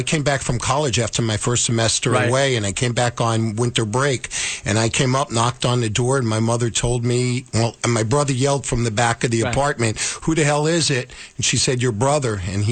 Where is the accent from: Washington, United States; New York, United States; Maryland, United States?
New York, United States; Yonkers; I grew up in Yonkers and right near Yankees, not too far from Yankee Stadium, and just fell in love with baseball.